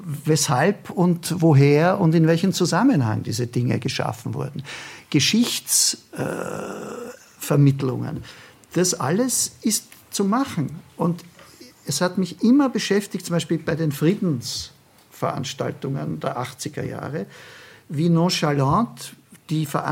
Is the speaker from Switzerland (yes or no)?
no; Austria; was ich Ihnen natürlich als Österreicher immer zugestehe